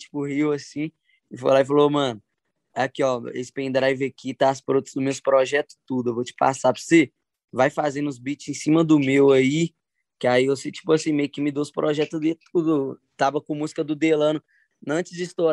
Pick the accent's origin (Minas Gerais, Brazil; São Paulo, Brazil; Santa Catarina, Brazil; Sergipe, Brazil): Minas Gerais, Brazil; Belo Horizonte; Eu vim lá do Morro do Papagaio, tá ligado? Morro do Papagaio, ali na zona sul de Belo Horizonte.